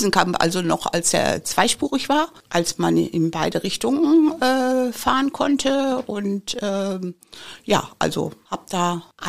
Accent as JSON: {"language": "German", "town": "Castrop-Rauxel", "region": "North Rhine-Westphalia", "country": "Germany", "tie": "born there", "said": "sind die mit meinem älteren Bruder dann nach Castrop gekommen. Und ich bin ja dann hier in Castrop geboren."}